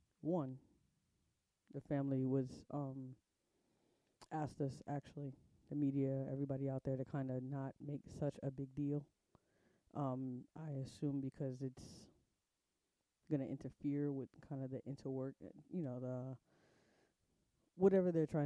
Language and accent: English; United States; As an American, when I go to different countries, you have to follow their rules.